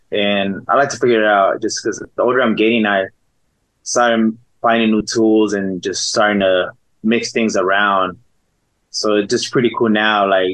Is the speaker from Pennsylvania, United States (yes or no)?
no; Plainview, Texas, United States; also born or lived in Los Angeles, United States; I was born in Plainview, Texas. And I was raised in Plainview, Texas. It was good there. It was really good.